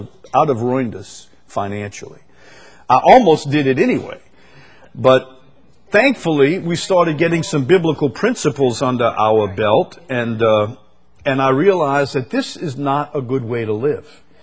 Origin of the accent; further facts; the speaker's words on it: St. Bernard Parish, Louisiana, United States; born or raised there